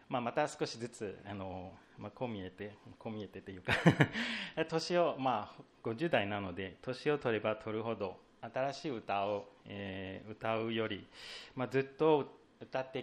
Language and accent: Japanese; Singapore; Japanese is a second language; moved away as an adult; also born or lived in Tsukuba / Kofu; now in Japan; 2009年 OMF の宣教師としてシンガポールから参りました。最初の2年間に OMF の日本語学校にも通いまして